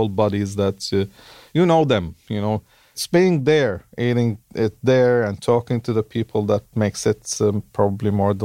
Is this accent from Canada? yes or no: no; Aleppo, Aleppo Governorate, Syria; English is a second language; also born or lived in Lebanon; So growing up in Aleppo, I was confined to a community which was a little bit upscale community, a community that was exclusive.